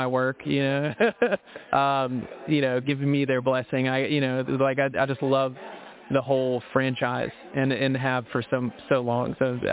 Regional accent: Mississippi, United States; we would go to this flea market I'm from Mississippi. We go to the flea market there

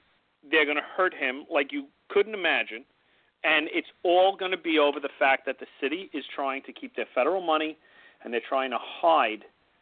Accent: New York, United States; But this is my hometown, so I know I won't, and I'll lead the charge.

